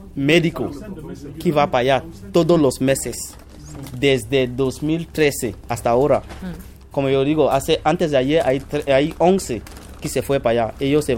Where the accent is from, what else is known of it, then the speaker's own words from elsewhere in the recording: Cameroon; moved away; yo estaba bien en Camerún antes de venir aquí, porque yo estaba trabajando con los españoles en mi país.